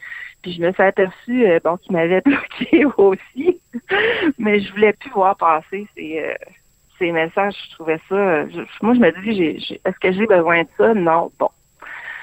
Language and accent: French; Quebec, Canada; quand je suis arrivée à Québec, moi je suis originaire du Saguenay